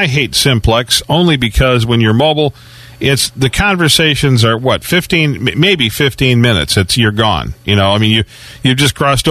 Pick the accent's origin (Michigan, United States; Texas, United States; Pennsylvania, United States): Michigan, United States; Detroit; And I said, well, I'm originally from Detroit. Does that count?